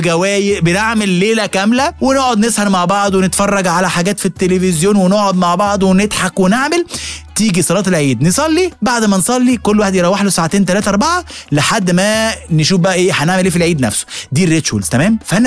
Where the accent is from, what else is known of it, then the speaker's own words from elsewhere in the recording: Alexandria, Alexandria Governorate, Egypt; now in Cairo, Egypt; انا كنت اسكندراني وعايش في القاهره، ولما نقلت القاهره سو هو ربنا اراد نقلت في التجمع